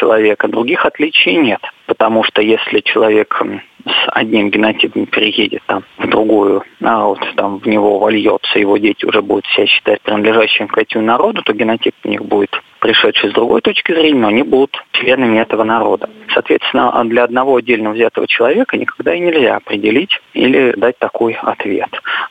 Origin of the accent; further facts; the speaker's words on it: Russia; я себя считаю русским